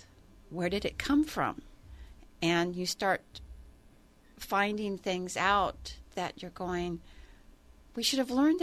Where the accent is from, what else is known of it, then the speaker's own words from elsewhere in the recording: Ohio, United States; I grew up in Ohio, and so it was like that was part of it.